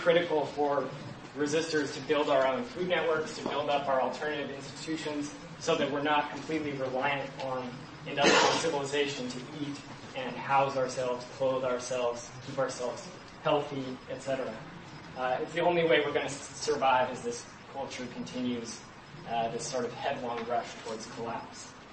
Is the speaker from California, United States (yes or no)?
no; Seattle, Washington, United States; I'm from Seattle, where they're doing some great stuff getting into the political system